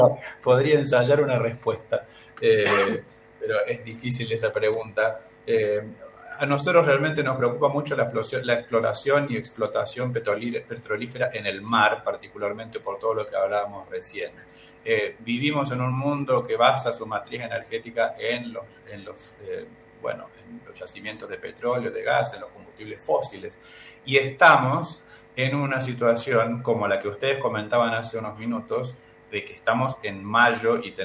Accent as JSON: {"language": "Spanish", "region": "Córdoba", "country": "Argentina", "said": "Sí, somos cordobeses y nos suena que el mar está lejos. Bueno, en mi caso particular soy cordobés"}